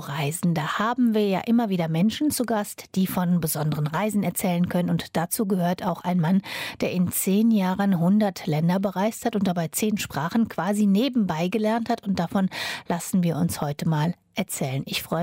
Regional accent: Würzburg, Bavaria, Germany; ich komme aus Würzburg.

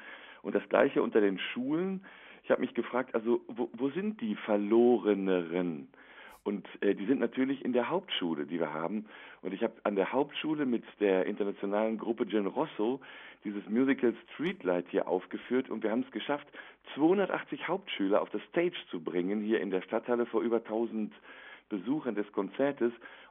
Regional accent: Attendorn, North Rhine-Westphalia, Germany; ich erinnere mich immer an meine Heimatstadt Attendorn im Sauerland.

